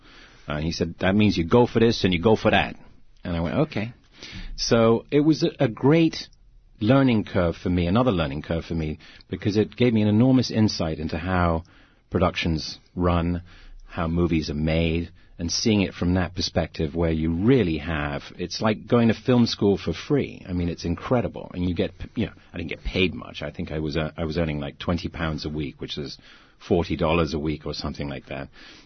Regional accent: England, United Kingdom; We had two channels, this dates me, we had two channels growing up in England, black and white TV. We didn't get color until 67.

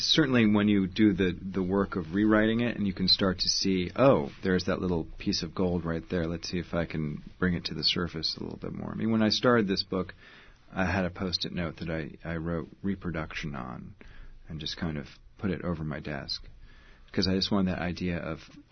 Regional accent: New York, United States; Growing up in New York, you see these buildings in which you can see kind of the ghostly image of the sign that was there 40 years ago.

